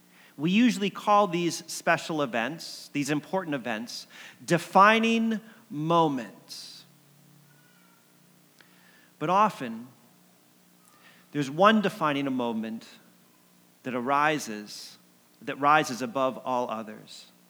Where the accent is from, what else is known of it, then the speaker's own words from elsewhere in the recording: Connecticut, United States; now in Alaska; growing up in Connecticut, about meeting Suzanne, who became my wife, about a big move across the country all the way to Alaska